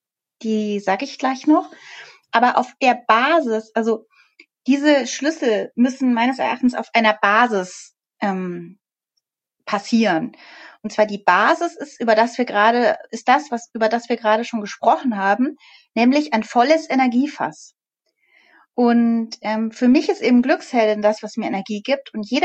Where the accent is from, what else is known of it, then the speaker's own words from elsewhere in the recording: Bavaria, Germany; Also ich bin aus Bayern.